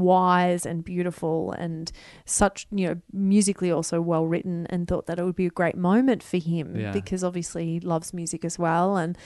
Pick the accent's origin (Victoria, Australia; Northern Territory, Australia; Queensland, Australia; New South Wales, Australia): Victoria, Australia; Melbourne; I'm from Melbourne